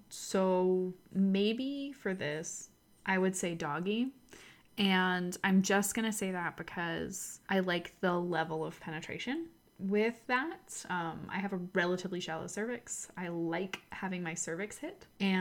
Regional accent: United States; So I'm American.

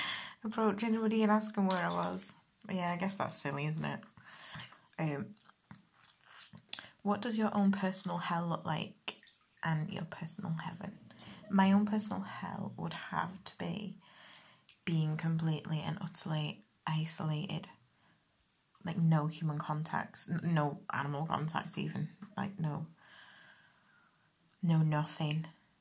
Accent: United Kingdom; And I'm British, so I think my pancakes and your pancakes, if you're in America, are different completely.

